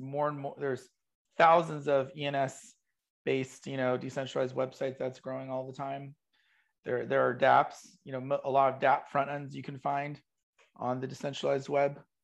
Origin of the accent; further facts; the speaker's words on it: Oregon, United States; now in South Carolina, United States; Well, I'm from Oregon, even though I live in South Carolina right now. I'm from Oregon.